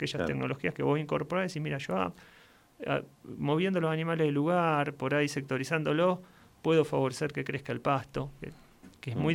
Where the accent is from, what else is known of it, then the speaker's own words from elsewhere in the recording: Buenos Aires, Argentina; now in Zapala, Argentina; yo vengo de la provincia de Buenos Aires, de una realidad distinta